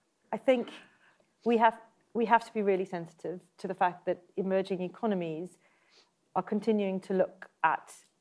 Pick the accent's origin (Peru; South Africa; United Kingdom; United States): South Africa; I grew up in South Africa and I've done a lot of work across Africa